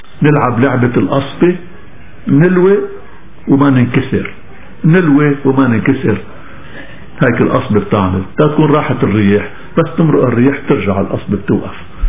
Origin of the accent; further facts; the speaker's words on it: Lebanon; نحن شعب لبناني واحد، نحن شعب لبناني واحد